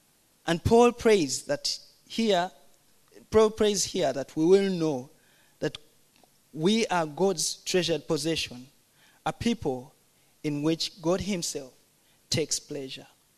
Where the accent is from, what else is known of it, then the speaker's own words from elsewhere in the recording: Uganda; Maybe it's the sun, because the sun in my country is very hot. I come from Uganda. It's quite hot.